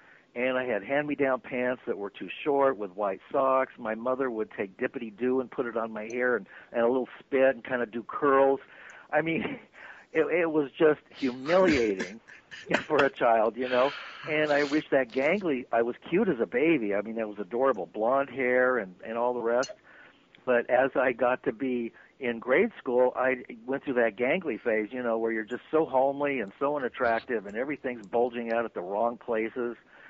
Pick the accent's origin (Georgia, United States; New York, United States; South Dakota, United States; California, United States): California, United States; Santa Barbara; they would drive up to my hometown of Santa Barbara from Hollywood, and that's where my parents met and quote fell in love, if you can call it that. So I was raised in kind of a C version of anti-MAME.